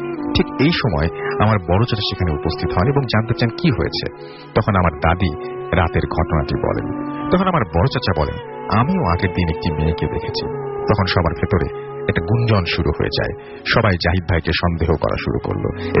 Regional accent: Khulna Division, Bangladesh; আমার গ্রামের বাড়ি চুয়াডাঙ্গা জেলার একটি গ্রামে।

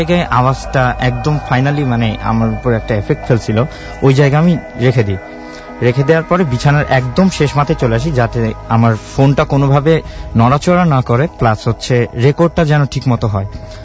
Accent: Rajshahi, Rajshahi Division, Bangladesh; now in Dhaka, Bangladesh; তো ভাইয়া, আমি আমার হোম টাউন রাজশাহী।

